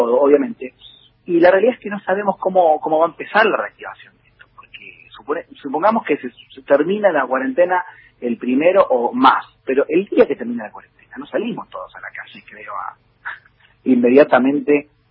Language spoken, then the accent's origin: Spanish; Rosario, Santa Fe, Argentina; Yo soy rosarino, sí